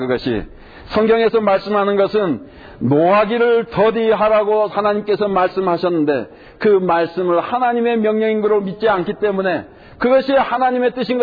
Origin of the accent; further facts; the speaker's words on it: South Korea; moved away as an adult; now in United States; 저는 아직 그 한국 사람입니다. 저기 미국에 와서 살고 있고 여기에 이제 적을 두고는 있지만, 그러나 우리나라 하면 그래도 한국이 우리나라로 아직도 여겨집니다.